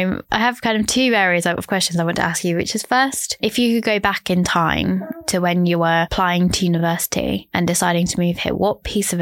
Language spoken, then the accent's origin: English; Amersham, South East England, United Kingdom; Because I was born in one part of the UK. I spent 14 years growing up in Amersham in Buckinghamshire. And then I've moved around a lot since then for university and stuff.